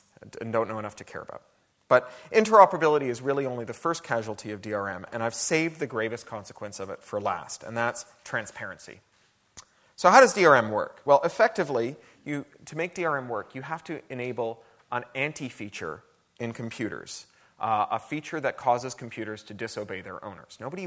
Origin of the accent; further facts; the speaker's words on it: Canada; As a Canadian, I apologize for the CD and for